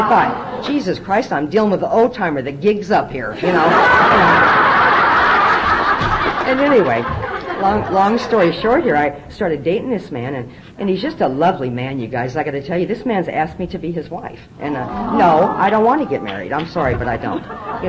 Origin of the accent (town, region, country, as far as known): Nebraska, United States; born or raised there